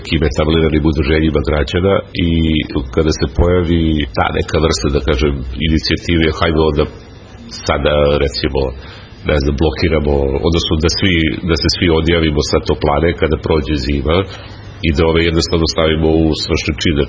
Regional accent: Serbia; kako mi kao Srbi imamo neke stereotipe

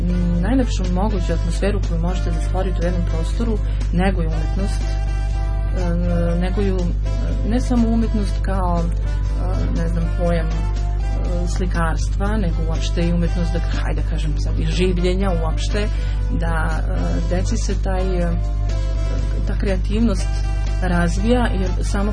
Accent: Lapovo, Šumadija, Serbia; ja rodom iz Lapova i u Lapovu imam puno prijatelja, imam na kraju krajeva kuću i majku i tamo sam vrlo često vikendom

